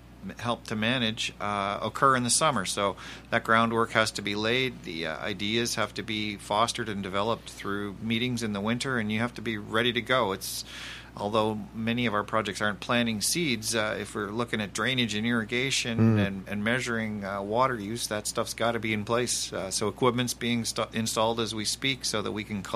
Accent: Toronto, Ontario, Canada; I grew up in North Toronto

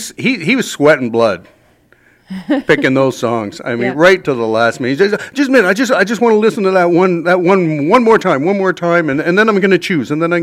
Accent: London, Ontario, Canada; my hometown. And let me tell you, growing up in London, Ontario, back in the 70s

